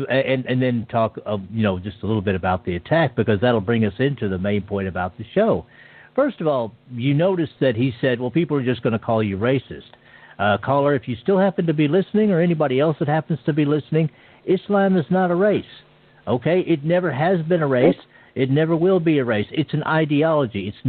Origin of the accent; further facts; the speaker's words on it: Texas, United States; Jeff grew up in South London. I grew up in Texas.